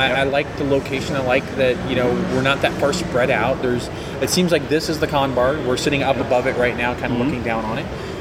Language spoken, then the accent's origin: English; Fresno, California, United States; my thing growing up in Fresno, we had Trader Joe's.